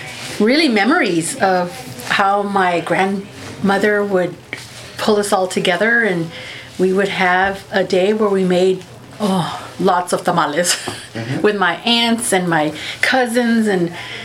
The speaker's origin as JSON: {"language": "English", "town": "Edinburg", "region": "Texas", "country": "United States", "said": "And I'm from Edinburgh, Texas."}